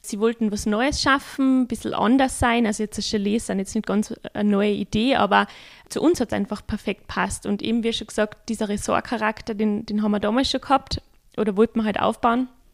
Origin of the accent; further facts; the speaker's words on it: Austria; bei uns in Österreich